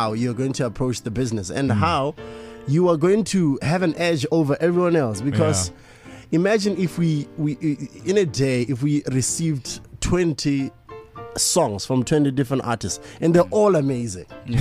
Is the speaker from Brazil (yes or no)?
no; Botswana; I'm from Botswana